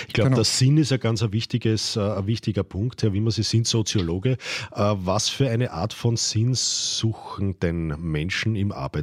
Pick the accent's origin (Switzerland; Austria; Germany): Austria; wenn wir nicht 5 Tage die Woche hackeln müssten, wie das bei uns in Österreich so schön heißt.